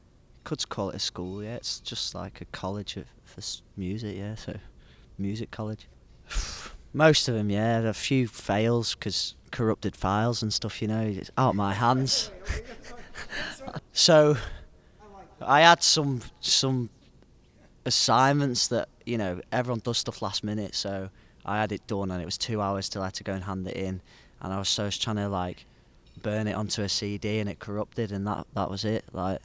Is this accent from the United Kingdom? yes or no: yes; Southport, North West England, United Kingdom; now in Leeds, United Kingdom; I grew up in Southport, which is like near Liverpool, but I came to Leeds to make beats